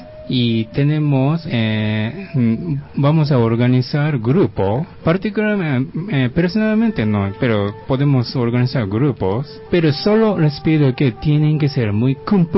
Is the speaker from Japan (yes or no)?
yes; Yokohama, Kanagawa, Japan; Spanish is a second language; now in Colombia; Yo soy de Yokohama.